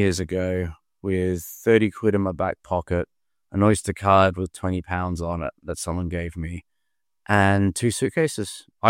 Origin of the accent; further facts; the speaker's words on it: Perth, Western Australia, Australia; now in Newcastle upon Tyne, United Kingdom; So I'm from Perth in Western Australia originally.